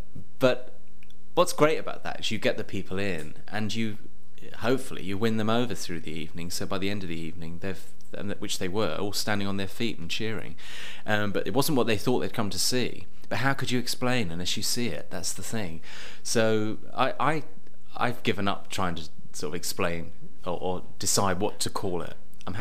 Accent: London, United Kingdom; born there; I was born in London, born in Hackney. And so that was my background, really.

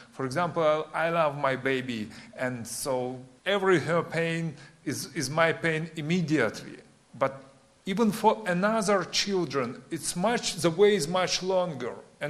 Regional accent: Ukraine; born there; English is a second language; But I was born there. I was born in 1960 in Ukraine.

